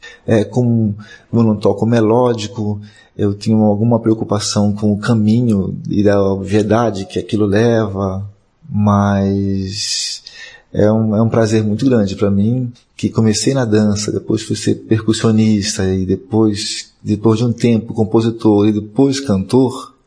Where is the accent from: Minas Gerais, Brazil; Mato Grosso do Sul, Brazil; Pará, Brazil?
Pará, Brazil; Belém; born there; que era uma influência também de Belém, de onde eu nasci